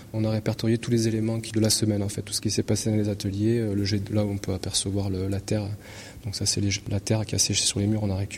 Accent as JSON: {"language": "French", "town": "Marseille", "region": "Provence-Alpes-Côte d'Azur", "country": "France", "said": "je viens de Marseille"}